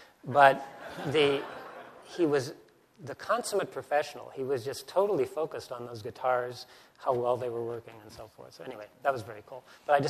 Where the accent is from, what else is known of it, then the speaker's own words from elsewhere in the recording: Minnesota, United States; I grew up in the Midwest. I'm actually from Minnesota.